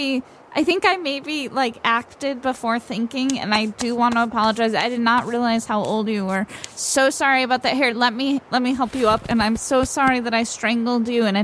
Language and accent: English; Bath, South West England, United Kingdom; accent: Bath; No, it's because I'm from Bath, so this is a very common Bath accent.